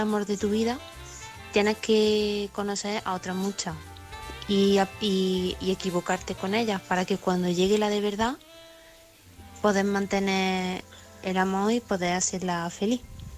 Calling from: Córdoba, Andalusia, Spain; corresponsal de Córdoba.

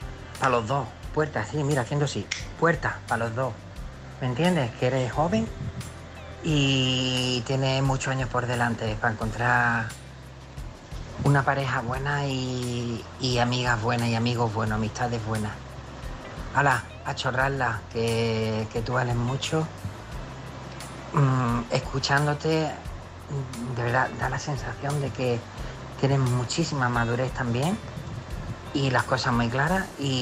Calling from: Málaga, Andalusia, Spain; de Málaga.

